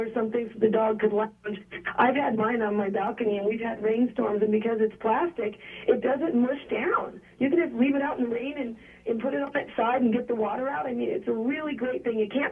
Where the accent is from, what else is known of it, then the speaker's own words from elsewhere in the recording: Boulder, Colorado, United States; now in Los Angeles, United States; I'm from Boulder, Colorado. I'm a tree hugger.